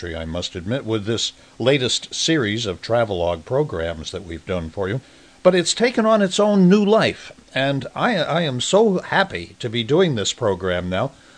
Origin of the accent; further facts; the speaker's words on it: Vermont, United States; I grew up in New England. I grew up in Vermont.